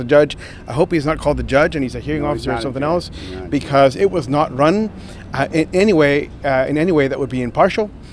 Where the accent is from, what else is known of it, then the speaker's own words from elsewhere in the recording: United States; as an American, I expect that there is one law for all of us